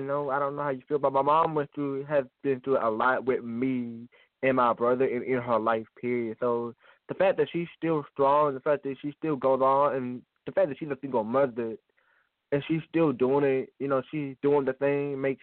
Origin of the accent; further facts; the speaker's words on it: Jefferson, Georgia, United States; also born or lived in Athens; And I was born in Athens, but I'm raised in Jefferson.